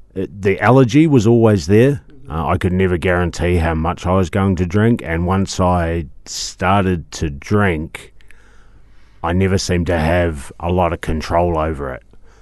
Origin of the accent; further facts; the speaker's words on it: Christchurch, Canterbury, New Zealand; also born or lived in Dunedin / Melbourne; And I grew up in Christchurch. I was originally born in Dunedin, but we moved up when I was young. And... I lived in Melbourne for about 12 years and got back just before Christmas